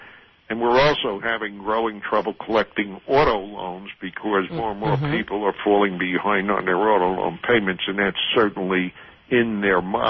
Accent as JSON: {"language": "English", "region": "New York", "country": "United States", "lives_now": "Tennessee, United States", "said": "I live in Tennessee, and I'm from New York."}